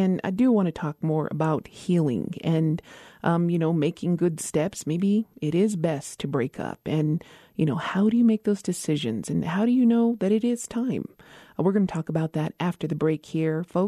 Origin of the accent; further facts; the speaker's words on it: Isleta Pueblo, New Mexico, United States; from Isleta Pueblo.